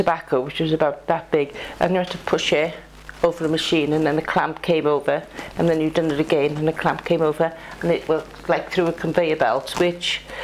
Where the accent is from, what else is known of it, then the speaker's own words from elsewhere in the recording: Cardiff, Wales, United Kingdom; born there; Yes, I was born in Cardiff. I married a soldier and I moved all over the world, basically.